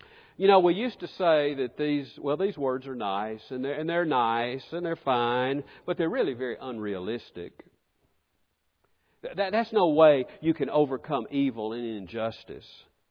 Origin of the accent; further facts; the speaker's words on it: Birmingham, Alabama, United States; in my hometown, when I was a little boy, Martin Luther King comes to Birmingham